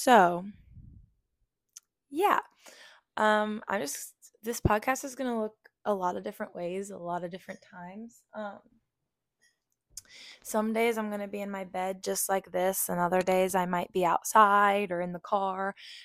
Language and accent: English; St. Louis, Missouri, United States; also born or lived in Kirksville; I was born in Kirksville, Missouri, which is a small little town. And only lived there for 3 years. And then I moved here to St. Louis and I've lived here my whole life, ever since.